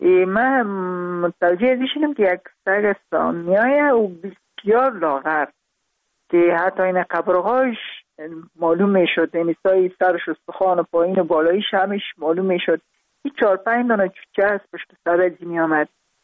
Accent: Parwan, Afghanistan; also born or lived in Kabul; البته در خود شهر کابل به دنیا آمدیم، من از پروان هستم.

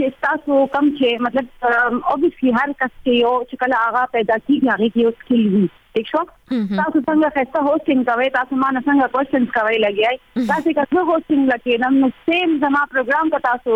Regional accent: Khyber Pakhtunkhwa, Pakistan; now in Peshawar, Pakistan; اکچولی زه پېښور کې پاتې کیږم خو موږ پښتانه یو. زه اکچولی ام مومند ایجنسی نه.

